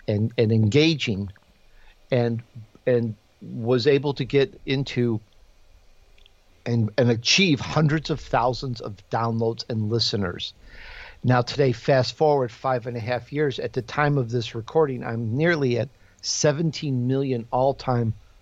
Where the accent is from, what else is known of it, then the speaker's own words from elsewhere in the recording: Chicago, Illinois, United States; accent: Chicago; So you could probably tell a little bit of my accent because I grew up in Chicago, and it doesn't sound Italian, though you can tell I'm Italian because I always talk with my hands.